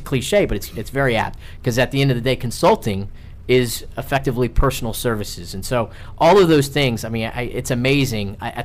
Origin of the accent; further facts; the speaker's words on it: Blacksburg, Virginia, United States; I grew up in Blacksburg, Virginia. They operated a small motel there, the Red Carpet Inn, that was in town